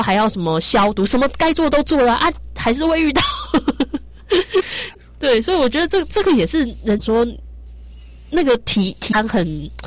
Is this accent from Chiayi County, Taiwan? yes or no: no; Tainan, Taiwan; 因为我老家在台南，就人在台南。